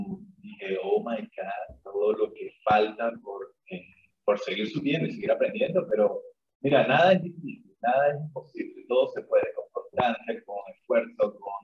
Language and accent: Spanish; Venezuela; moved away as an adult; now in Lima, Peru; como ya lo mencionaste. Yo soy venezolano, tengo 28 años. Emigré hacia Lima, Perú, en el 2017.